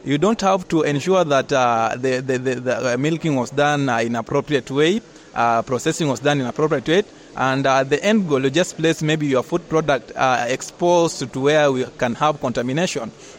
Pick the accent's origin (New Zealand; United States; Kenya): Kenya; Yes, I'm a Kenyan.